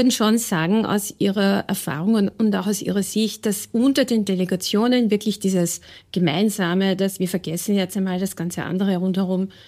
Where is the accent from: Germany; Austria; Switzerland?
Austria; Vienna; als Wienerin